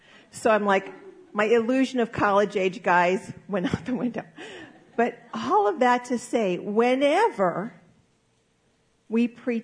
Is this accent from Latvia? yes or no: no; Omaha, Nebraska, United States; Now, you will remember that I grew up in Omaha, Nebraska, not exactly the fashion capital of the world.